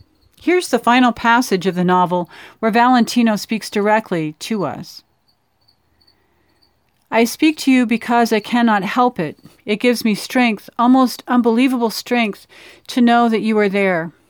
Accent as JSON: {"language": "English", "town": "Dodge City", "region": "Kansas", "country": "United States", "said": "from Dodge City, Kansas"}